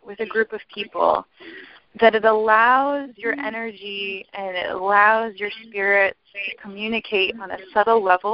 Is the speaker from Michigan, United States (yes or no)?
no; Ohio, United States; And then I grew up in near Columbus, Ohio, in a small town.